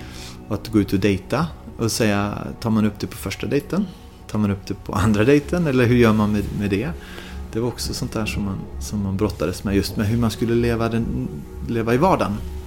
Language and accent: Swedish; Sweden; Då när jag bodde hemma i Sverige då, på grund av min sjukdom, då var det lite svårt.